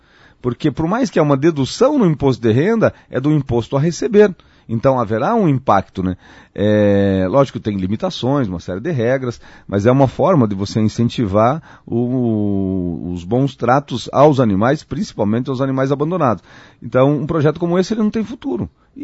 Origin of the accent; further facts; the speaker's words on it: Paraná, Brazil; eu sou muito ligado, até mesmo que sou do Paraná, o homem do campo.